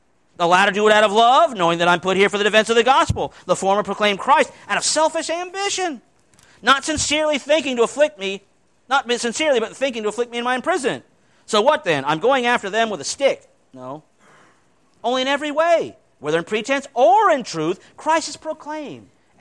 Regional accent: Orlando, Florida, United States; I'm a city boy. I'm from Orlando

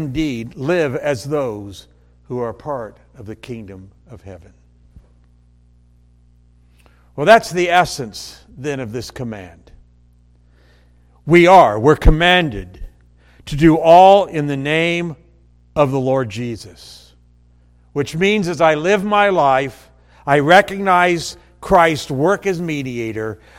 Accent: Indiana, United States; born or raised there; now in Michigan, United States

